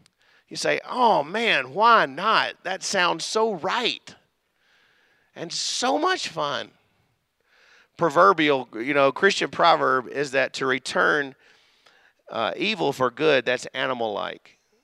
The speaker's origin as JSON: {"language": "English", "region": "Mississippi", "country": "United States", "tie": "born or raised there", "said": "I grew up in Mississippi"}